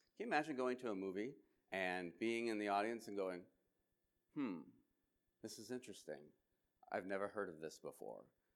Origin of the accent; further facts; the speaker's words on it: Boston, Massachusetts, United States; One of the things that I could share is that I grew up in Boston.